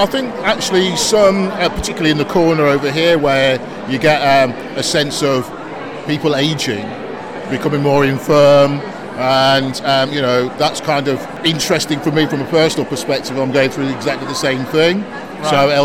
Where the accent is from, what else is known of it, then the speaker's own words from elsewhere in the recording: United Kingdom; My parents were that generation, and but I was born here. And, you know, I see myself as Black British.